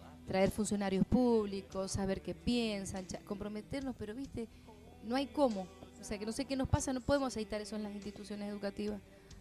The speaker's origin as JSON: {"language": "Spanish", "country": "Argentina", "said": "¿qué somos los argentinos?"}